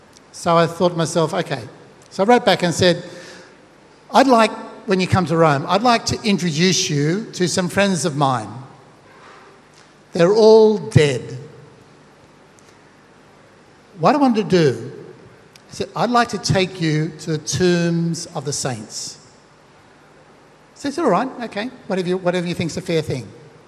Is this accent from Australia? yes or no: yes; Australia; are you Australian? I said, yeah, I'm Australian.